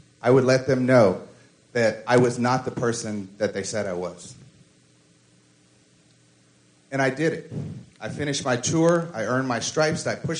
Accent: Charleston, South Carolina, United States; I mean, where are you from? Charleston. I mean, where's your family from? Charleston. I mean, oh, you mean my race? Oh, I'm black.

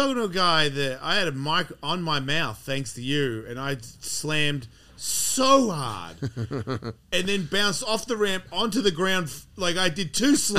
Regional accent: Australia; I'm Australian, sorry.

